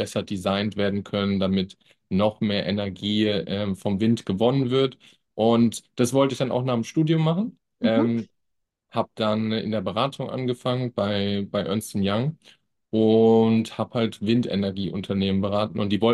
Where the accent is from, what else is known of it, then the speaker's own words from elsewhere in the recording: Wiesbaden, Hesse, Germany; also born or lived in Malaysia / Denmark / United States; ich komme aus Wiesbaden, bin dort aufgewachsen, habe dann irgendwie mal eine Weltreise gemacht, habe mal eine Zeit lang in Malaysia gelebt, dort für Continental gearbeitet, dann in Dänemark studiert